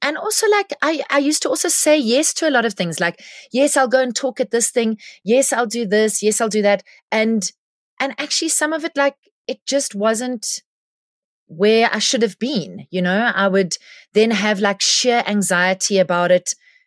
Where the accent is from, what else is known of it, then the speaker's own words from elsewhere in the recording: St Michael's, KwaZulu-Natal, South Africa; also born or lived in Pietermaritzburg / Shelly Beach; I grew up in the South Coast, in a little place called St. Michael's.